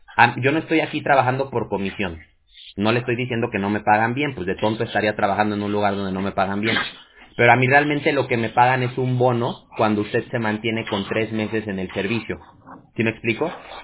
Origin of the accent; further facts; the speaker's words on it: Mexico; como decimos ahí en México, de donde yo soy